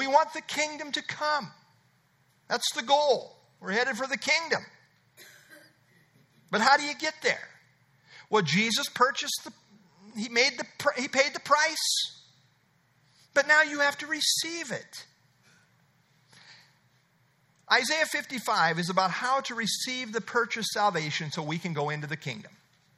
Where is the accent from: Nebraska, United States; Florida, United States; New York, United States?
Nebraska, United States; also born or lived in Iowa; I was born and raised in Nebraska, you understand. I've lived in Iowa most of my life, but I was born and raised in Nebraska, so I kind of root for both sides.